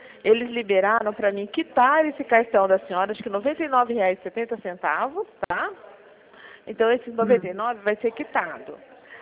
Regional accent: Cosmópolis, São Paulo, Brazil; Eu moro, a gente é daqui, nós somos aqui de Cosmópolis

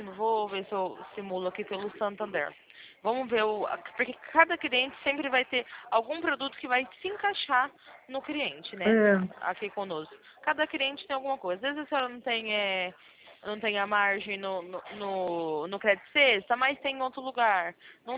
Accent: São Paulo, Brazil; Sou do estado de São Paulo.

